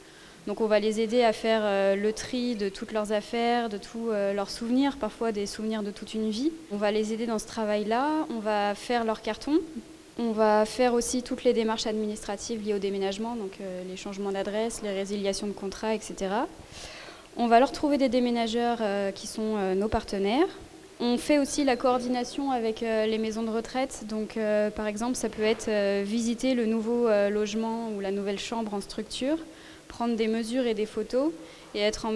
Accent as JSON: {"language": "French", "town": "Nantes", "region": "Pays de la Loire", "country": "France", "said": "Je suis nantaise de base."}